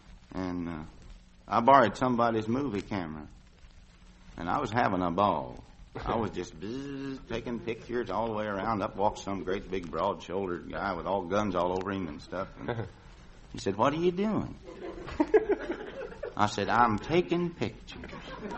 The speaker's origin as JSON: {"language": "English", "region": "Tennessee", "country": "United States", "said": "From Tennessee, East Tennessee."}